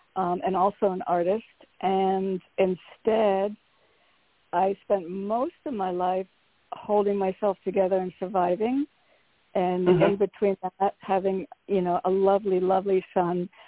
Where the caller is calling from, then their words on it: Connecticut, United States; from Connecticut.